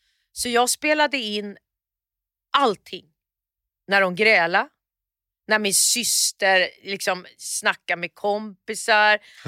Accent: Västerås, Västmanland County, Sweden; Och då bodde vi i Huvudsta. Vi hade flyttat från Västerås då. Jag saknade Västerås.

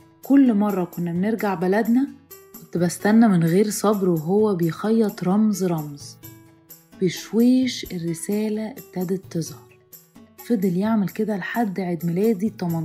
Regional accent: England, United Kingdom; اتولدنا وكبرنا في إنجلترا بجد، فابتديت أفرد شعري وحاولت أتكلم إنجليزي بجد من غير ما أقول أي كلمة عربي وأنا خارجة.

